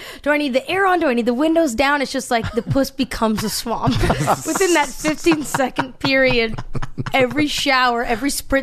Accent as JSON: {"language": "English", "region": "Oregon", "country": "United States", "tie": "born or raised there", "said": "I grew up in Oregon."}